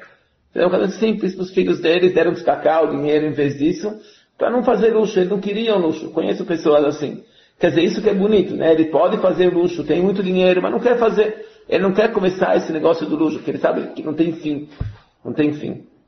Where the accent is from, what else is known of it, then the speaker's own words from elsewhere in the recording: Hungary; Portuguese is a second language; Eu posso falar essa piada porque eu sou húngaro de casa, né?